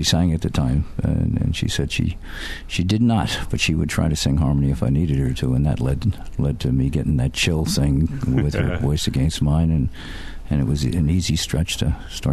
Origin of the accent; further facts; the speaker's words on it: Yonkers, New York, United States; Yeah, I grew up in Yonkers, New York, just outside the city.